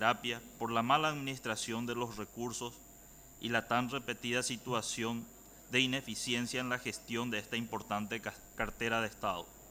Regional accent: Santa Rosa de Lima, Misiones, Paraguay; quiero aprovechar esta ocasión para saludar a mi ciudad natal, Santa Rosa de Lima, y al mismo tiempo agradecer a todos los ciudadanos del Departamento de Misiones

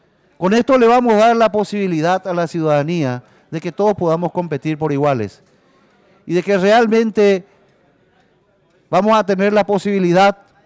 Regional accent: Central, Paraguay; yo que vengo del Departamento Central

